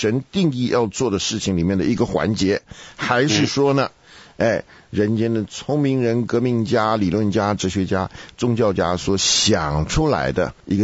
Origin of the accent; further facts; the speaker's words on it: China; 我们中国人一看到这个天，就有种种的想象